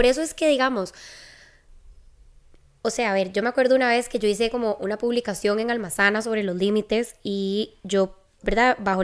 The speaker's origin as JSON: {"language": "Spanish", "country": "Costa Rica", "said": "me atrevo a decir, así como ticos, nos cuesta demasiado poner límites en general porque no se nos enseña"}